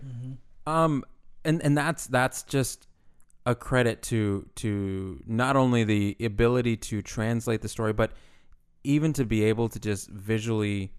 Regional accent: Texas, United States; growing up in Texas, Texas is very split right down the middle.

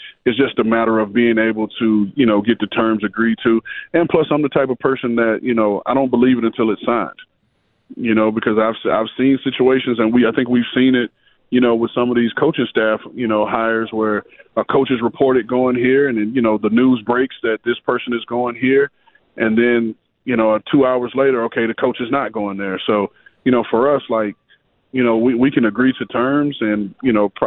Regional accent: Key West, Florida, United States; the Key West High School you drove by is not the Key West High School I went

